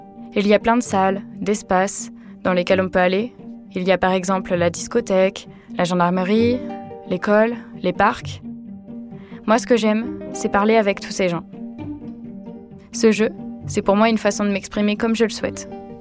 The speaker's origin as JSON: {"language": "French", "region": "Pays de la Loire", "country": "France", "tie": "born or raised there", "said": "J'ai grandi en Vendée."}